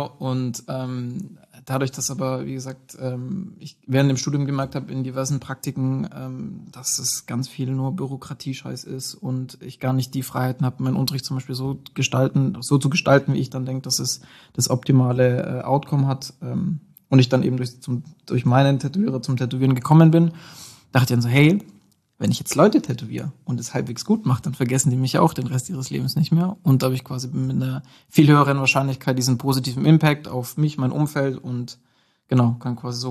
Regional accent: Nördlingen, Bavaria, Germany; now in Nuremberg, Germany; komme aus Nördlingen, also gebürtiger Schwabe, ne? Schaffe Häuslebauer und so, wohne jetzt aber seit 7 Jahren in Nürnberg

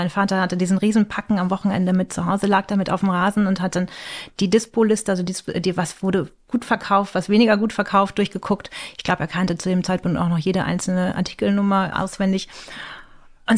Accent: Schleswig-Holstein, Germany; ich bin noch nicht in Flensburg aufgewachsen, sondern auf dem Dorf, wo der Bus dran vorbeifährt, so ungefähr.

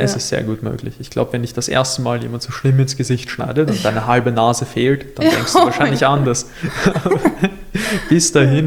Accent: Mauerbach, Lower Austria, Austria; ich komme ja aus Mauerbach, das ist, ja. Die, kennst du das, direkt an der Grenze zu Wien?

